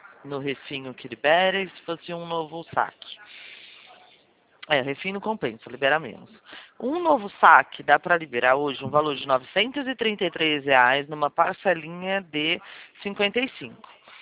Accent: São Paulo, Brazil; eu sou do interior de São Paulo, né?

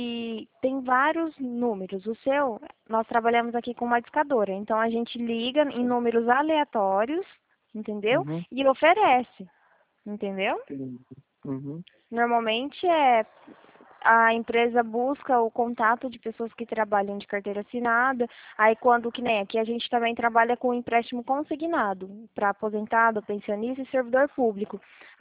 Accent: Presidente Prudente, São Paulo, Brazil; Não, não, eu sou de Presidente

